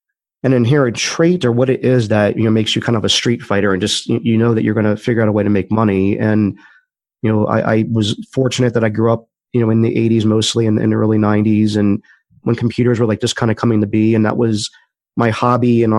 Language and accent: English; Washington, District of Columbia, United States; I grew up in the Washington, D.C. area